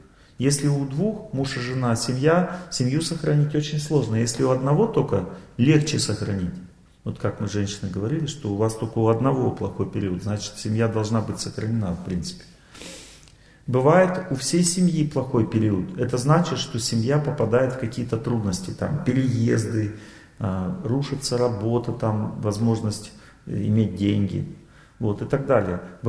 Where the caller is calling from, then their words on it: Ukraine; Вот, я привет всем из Украины говорю вот об этом.